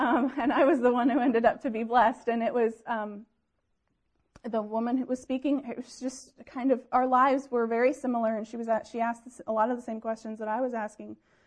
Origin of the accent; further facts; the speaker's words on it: Port Allegheny, Pennsylvania, United States; I grew up in Port Allegheny